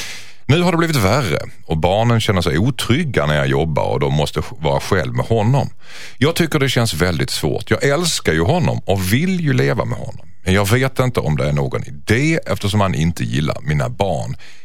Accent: Skåne, Sweden; accent: Skåne; hon är hemma min skånska.

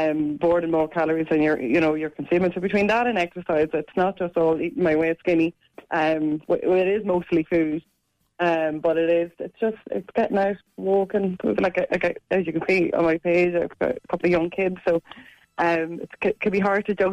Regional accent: Dundalk, Leinster, Ireland; Into Dundalk.

